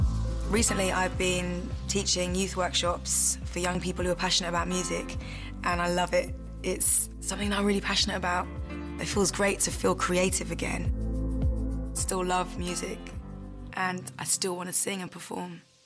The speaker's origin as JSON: {"language": "English", "town": "Bristol", "region": "South West England", "country": "United Kingdom", "said": "I'm 31 from Bristol."}